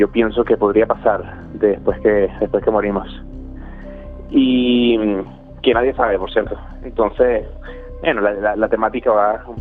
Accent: Venezuela; now in Australia; siempre desde cuando vivía en Venezuela, que yo soy venezolano, siempre he tocado rock. Pero claro, cuando vienes a Australia, te conviertes en el músico latino

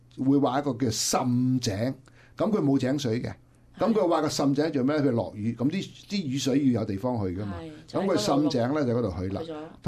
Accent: China; 牽涉到我哋中國人傳統嘅觀念咧

